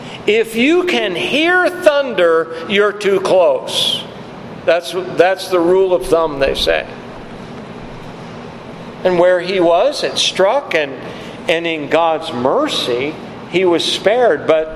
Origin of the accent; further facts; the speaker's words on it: Midwest, United States; But growing up in the Midwest, boy, did we see hail.